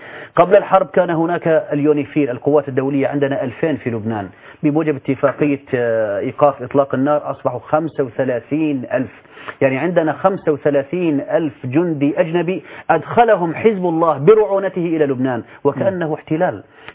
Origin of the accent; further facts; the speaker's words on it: Syria; وعندنا في سوريا تعداد